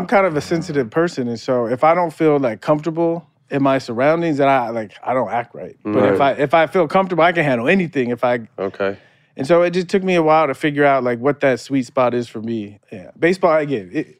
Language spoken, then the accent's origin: English; San Diego, California, United States; Growing up in San Diego watching Tony Gwynn, I thought I was going to be like the next Tony Gwynn.